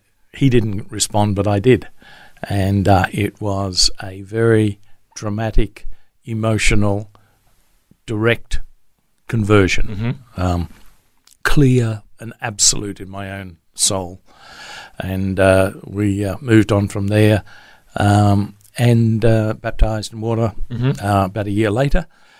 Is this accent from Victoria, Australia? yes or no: no; Charters Towers, Queensland, Australia; born there; I was born in Charters Towers. My dad was pastoring his first church in Charters Towers.